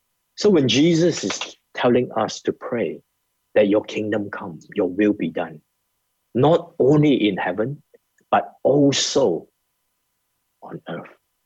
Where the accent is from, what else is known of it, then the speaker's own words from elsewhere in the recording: Malaysia; growing up in Malaysia, as a Chinese or as a Malay or Indians